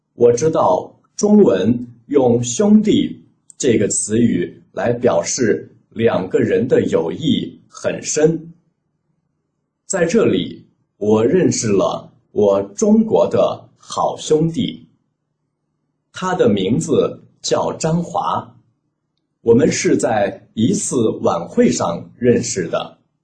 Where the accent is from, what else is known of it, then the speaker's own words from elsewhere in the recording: United Kingdom; Chinese is a second language; now in Beijing, China; 我来自英国，现在在北京大学学习。